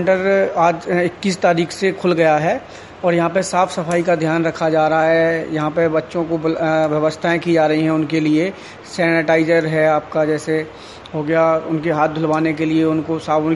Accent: Datia, Madhya Pradesh, India; मैं दतिया शहर का रहने वाला हूँ।

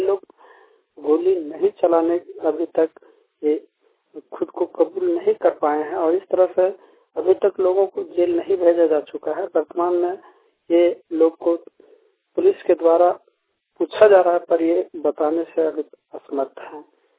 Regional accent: Chatra, Jharkhand, India; मैं झारखंड राज्य चतरा से हूँ

